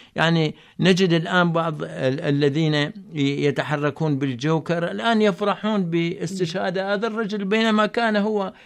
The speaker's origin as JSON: {"language": "Arabic", "town": "Basra", "region": "Basra Governorate", "country": "Iraq", "said": "يعني تعرفت عليه في البصرة، يعني ابن مدينتي"}